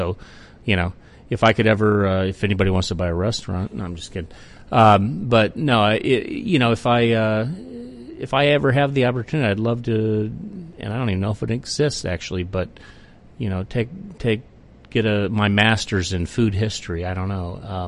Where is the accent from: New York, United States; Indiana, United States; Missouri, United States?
Indiana, United States; Terre Haute; born there; I was born in Terre Haute, and so every Thanksgiving, every Christmas was, you know, the exact same meal, but they were good.